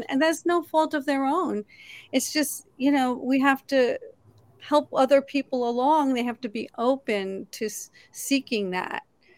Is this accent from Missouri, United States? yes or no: no; New York, United States; I grew up in a doing kind of world. I'm from New York and everyone's rushing around and we're all doing stuff.